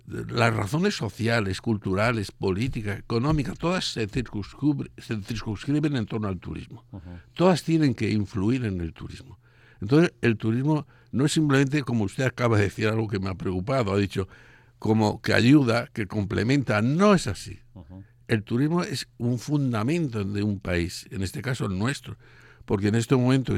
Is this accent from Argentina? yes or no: no; Spain; qué listos somos los españoles